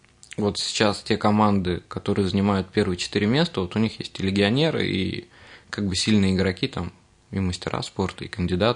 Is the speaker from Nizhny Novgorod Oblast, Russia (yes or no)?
yes; Sarov, Nizhny Novgorod Oblast, Russia; now in Ramenskoye, Russia; Я из города Сарова.